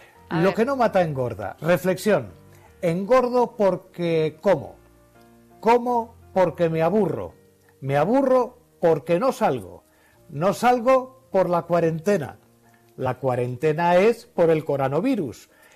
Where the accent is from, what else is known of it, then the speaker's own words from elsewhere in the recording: Spain; somos españoles y hemos demostrado cuál es nuestro nivel de responsabilidad, de solidaridad